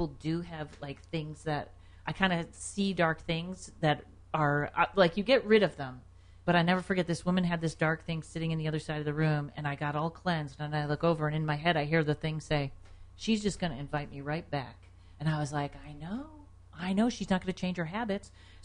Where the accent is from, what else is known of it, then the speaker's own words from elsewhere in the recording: Pittsfield, Massachusetts, United States; From Massachusetts.